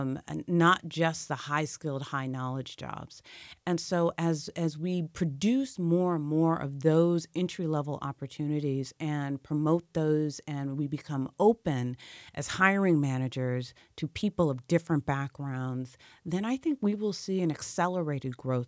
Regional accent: Atlanta, Georgia, United States; So I'm from Atlanta. You know, it's a big red state with a purple kind of city

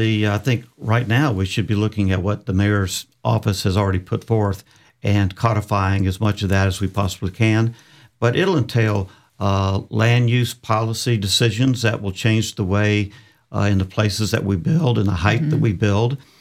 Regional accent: Jacksonville, Florida, United States; No, this is all about Jacksonville to me. I feel like I'm protecting my hometown, the hometown that I love, my family's loved, and my family before me has loved.

